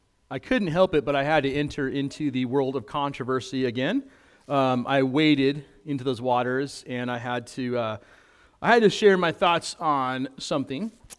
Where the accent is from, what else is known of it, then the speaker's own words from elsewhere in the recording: United States; because I'm an American.